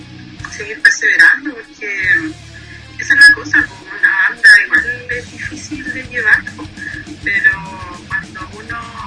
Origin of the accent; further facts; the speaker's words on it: Concepción, Biobío, Chile; nos fuimos a Barco porque ambas somos de Conce